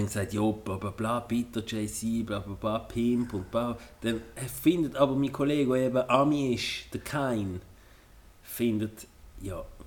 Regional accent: Switzerland; Mit deutschen Text mein Problem. Ich als Schweizer.

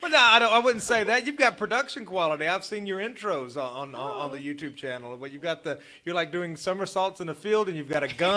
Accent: the South, United States; Now, we're all from the South, so I can't say let's talk about your time in the South.

